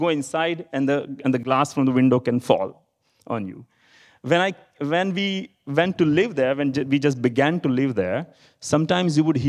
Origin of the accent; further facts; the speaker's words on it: India; I come from India, and I have lived all my life with people who have what is generally considered Eastern religions.